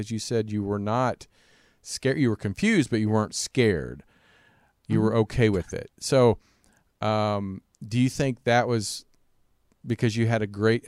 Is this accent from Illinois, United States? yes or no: no; Kansas, United States; I grew up in Kansas, a small country town.